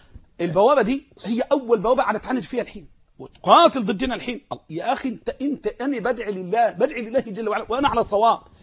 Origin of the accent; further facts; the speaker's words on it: Mansoura, Dakahlia, Egypt; كان مش لاقي ياكل عندنا في المنصورة